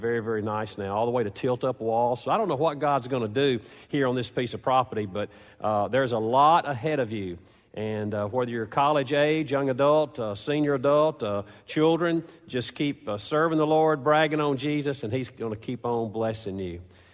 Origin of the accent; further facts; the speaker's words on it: Tiptonville, Tennessee, United States; since it was so close to my hometown, Tiptonville, Tennessee, we got very involved with a lot of those students